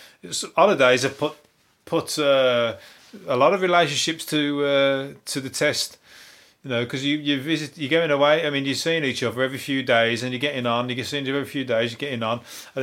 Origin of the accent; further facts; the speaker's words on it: Birmingham, West Midlands, United Kingdom; All right, because I'm from Birmingham, and whatever I say goes as well.